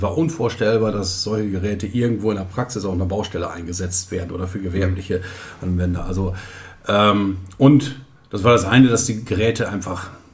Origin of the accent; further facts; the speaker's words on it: Hopsten, North Rhine-Westphalia, Germany; Ich bin aufgewachsen, geboren in Hopsten in Westfalen. Wer nicht weiß, wo das ist zwischen Osnabrück und Rheine in etwa. Bin 54 Jahre alt gerade geworden und lebe hier mit meiner Frau und meiner Tochter im Ort